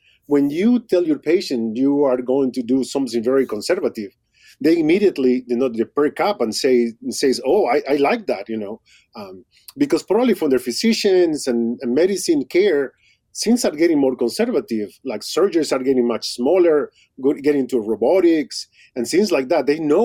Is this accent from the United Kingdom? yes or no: no; Peru; moved away as an adult; now in Iowa, United States; I'm a guy from Peru. I was born in Peru in 1963, just to tell you, just about age myself there. Went to school in Peru, high school, dental school. Came to the States to get a specialty.